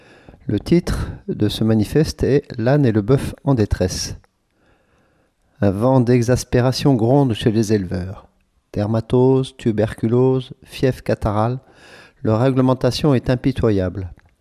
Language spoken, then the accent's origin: French; France; on est français, on a des valeurs profondes, on a une racine rurale profonde